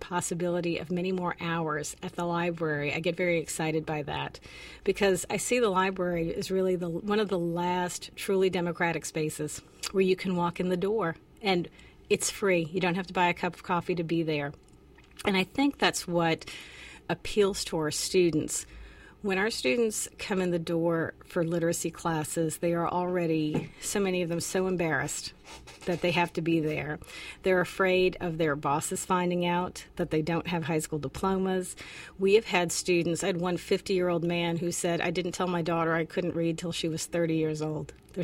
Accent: Lower Plaquemines Parish, Louisiana, United States; I grew up in Lower Plaquemines Parish, which is, if you know how the state of Louisiana is shaped, it's the toe in the tip of the boot.

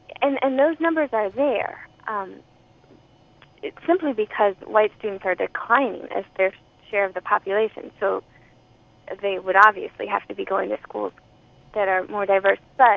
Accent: Richmond, Virginia, United States; Well, you know, I'm from Richmond, Virginia. Which was the capital of the Confederacy during the Civil War, and I'm from the South

